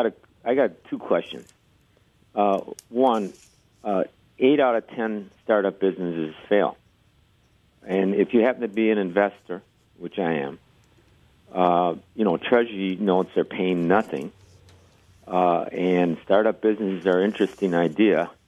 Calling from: Milwaukee, Wisconsin, United States; I'm in Milwaukee, Wisconsin.

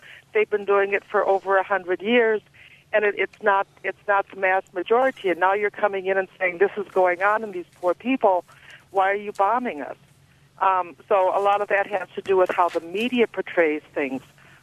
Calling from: Eau Claire, Wisconsin, United States; Hi. Okay, I'm from Eau Claire, and I'm calling

